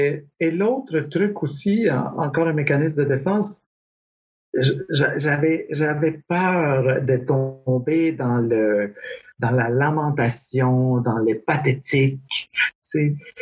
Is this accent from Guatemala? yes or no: yes; Guatemala; also born or lived in Quebec, Canada; now in Montreal, Canada; je suis ni guatémaltèque, ni québécois. Je suis les deux, tu sais, les « et guatémaltèque et québécois. Et, puis maintenant, j'aime bien dire « je suis montréalais ».